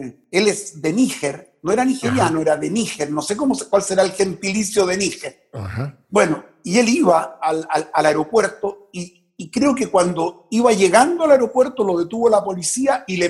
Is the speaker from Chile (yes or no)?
yes; Chile; yo soy chileno, nacido en Chile, amante del fútbol chileno desde chico, pero por otro lado está la sangre que también tira.